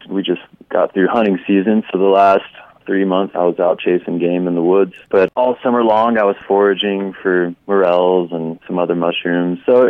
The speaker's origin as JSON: {"language": "English", "town": "Nashville", "region": "Tennessee", "country": "United States", "tie": "born or raised there", "said": "I grew up in Nashville, Tennessee, so I definitely have that connection to the South and really enjoy that type of cuisine."}